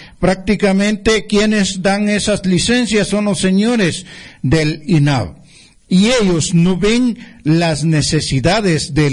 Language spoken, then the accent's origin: Spanish; Santa Cruz del Quiché, Quiché, Guatemala; soy del Consejo de Pueblos Quiché. Me acompaña Martín Grijalva, también de aquí de Santa Cruz de Quiché.